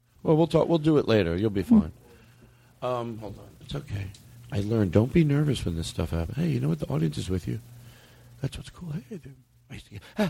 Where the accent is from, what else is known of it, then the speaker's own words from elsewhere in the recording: Alabama, United States; I'm from Alabama.